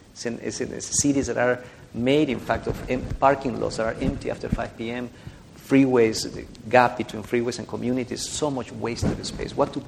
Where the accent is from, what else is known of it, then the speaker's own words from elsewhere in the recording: San Diego, California, United States; I come from Munchkin Land. Many times I say that is Southern California, in San Diego.